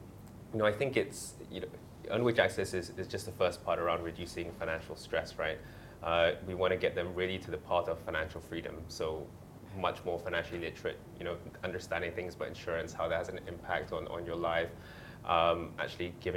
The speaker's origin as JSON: {"language": "English", "country": "Malaysia", "said": "I'm Malaysian, right? So Malaysian is my home. Malaysia is my home."}